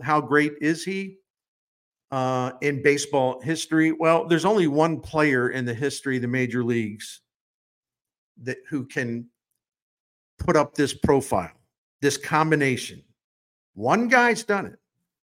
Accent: Baltimore, Maryland, United States; We didn't like the Red Sox growing up in Baltimore

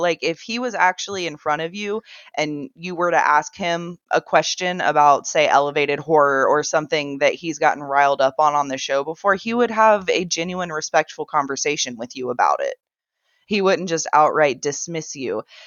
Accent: Midwest, United States; I'm from the Midwest, but my whole family's from Appalachia, so I'm the first Midwest of the generations.

